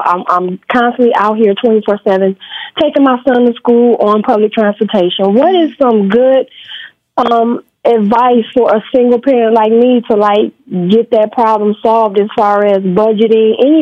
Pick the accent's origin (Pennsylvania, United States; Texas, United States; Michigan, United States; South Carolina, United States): Michigan, United States; I'm from Michigan.